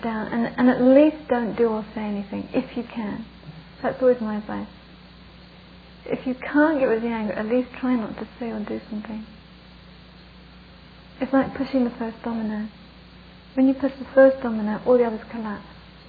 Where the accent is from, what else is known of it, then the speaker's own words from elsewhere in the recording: England, United Kingdom; I think I'm English, so I was brought up to repress them.